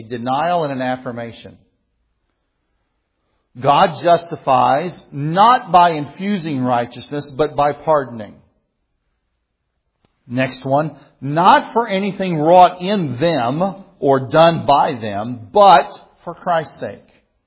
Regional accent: Missouri, United States; It's just not, maybe it's because I'm from Missouri, but it's just not used very much anymore. Reckon. Oh, I reckon.

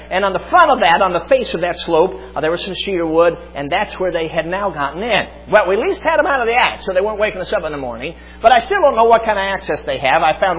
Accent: Chicago, Illinois, United States; Now, I'm a city boy. I grew up in Chicago, and you know, I don't know anything about this stuff.

